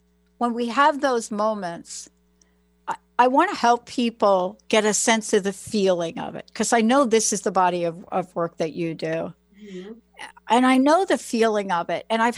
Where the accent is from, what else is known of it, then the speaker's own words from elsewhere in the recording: New York City, New York, United States; I mean, I'm a kid from the Bronx. I'm a kid from the projects.